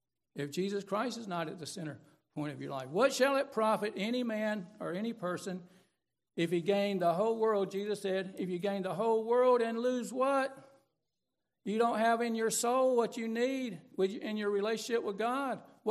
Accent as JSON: {"language": "English", "town": "Phenix City", "region": "Alabama", "country": "United States", "tie": "born or raised there", "said": "when I grew up in Phoenix City, Alabama, there was the Golden Rule Cafe."}